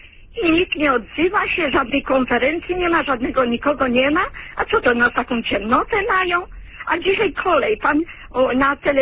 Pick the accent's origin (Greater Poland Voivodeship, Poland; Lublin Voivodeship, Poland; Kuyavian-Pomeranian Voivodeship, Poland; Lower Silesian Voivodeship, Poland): Greater Poland Voivodeship, Poland; Poznań; ale ja jestem poznanianką, jestem dumna z tego